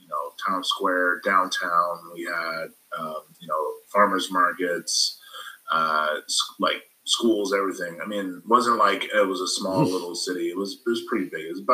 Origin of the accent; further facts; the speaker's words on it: Gresham, Oregon, United States; also born or lived in Honolulu, Hawaii / Hilo, Hawaii; I was born actually in Honolulu, Hawaii, and I was raised till I was 11 in Hilo, and then I moved here to Portland and grew up in the Gresham area till I was like 20.